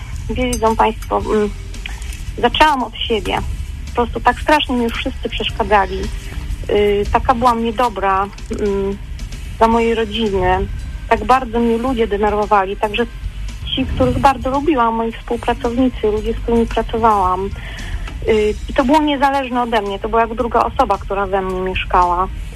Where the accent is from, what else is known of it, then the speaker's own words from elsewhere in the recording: Opole, Opole Voivodeship, Poland; nie tak jak u nas w Opolu wszyscy zobaczą, się ubrała tak dziwnie i w ogóle takie miasto, prowincja.